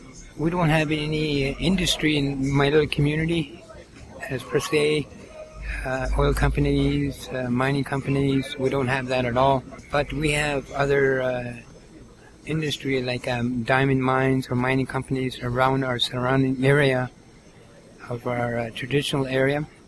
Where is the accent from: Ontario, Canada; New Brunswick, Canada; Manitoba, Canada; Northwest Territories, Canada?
Northwest Territories, Canada; Kutsalke; I'm from Kutsalke, Northwest Territories. Kutsalke means place of spawning fish, and my community is located on east of Yellowknife. It's called the East Arm of Great Slave Lake.